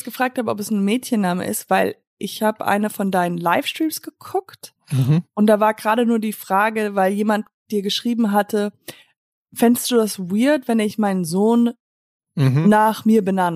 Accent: Hamburg, Germany; born there; Nee, ich bin ja in Hamburg geboren. Ich bin ja, Hamburger Mägel.

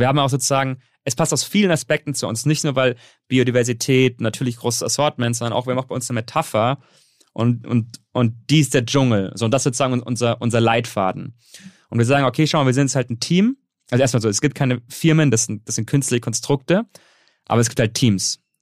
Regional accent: Bavaria, Germany; Genau, ich bin halb Libanese. Ich bin allerdings in Deutschland aufgewachsen, kleinen Dorf in Bayern. Ja, aber so halt zwischen den zwei Kulturen. Auf der einen Seite wirklich das allertiefste Bayern und auf der anderen Seite halt ist wirklich auch Libanon auch vom Land.

